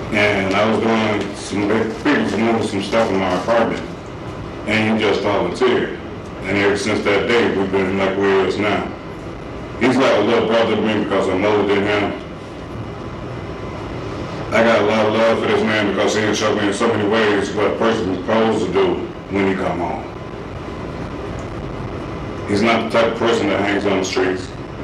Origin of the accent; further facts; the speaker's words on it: Chicago, Illinois, United States; I'm not from Arizona. I'm from Chicago.